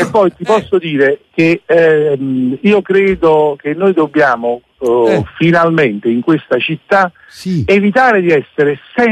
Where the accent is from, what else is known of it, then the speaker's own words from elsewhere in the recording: Naples, Campania, Italy; io naturalmente da napoletano verace